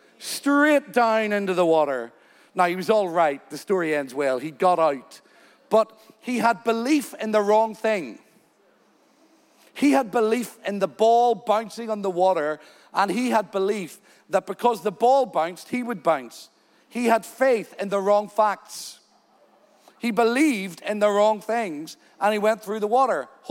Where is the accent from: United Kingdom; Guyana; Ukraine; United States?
United Kingdom; I said, I'm from Great Britain. We don't go on lakes in winter.